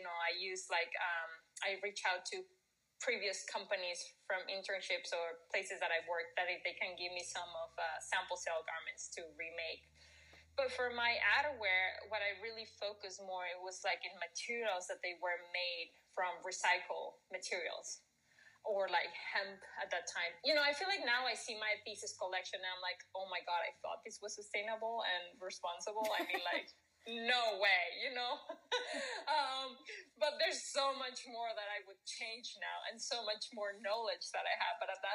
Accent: Mexico; English is a second language; because I'm from Mexico, so we don't have

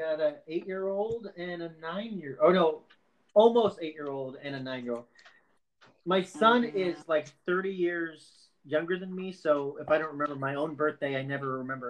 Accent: California, United States; I'm 38 years old and I'm from Orange County, California.

